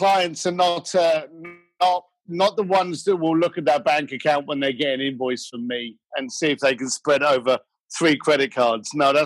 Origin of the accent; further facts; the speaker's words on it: London, United Kingdom; I was a bricklayer from East London with my family.